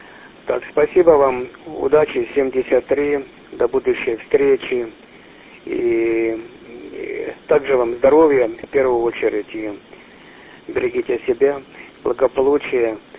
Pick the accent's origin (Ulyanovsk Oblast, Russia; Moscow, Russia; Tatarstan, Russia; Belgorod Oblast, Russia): Belgorod Oblast, Russia; Yergachi; now in Vancouver, Canada; Я сам родом из Ергачей, вот недалеко там от Белгорода проживал когда-то.